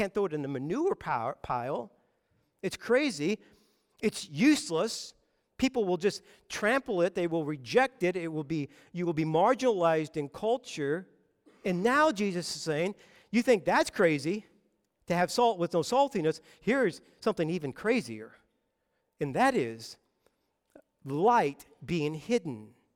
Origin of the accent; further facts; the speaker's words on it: Boulder, Colorado, United States; I grew up in Boulder, Colorado, and that city is tucked right up against the foothills.